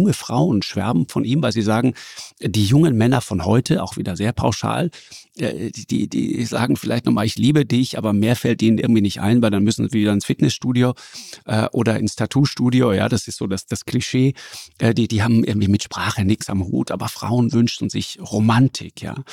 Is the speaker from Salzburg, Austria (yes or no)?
no; Tyrol, Austria; Mit dem hat man als Tiroler echt ein Hühnchen zu rupfen.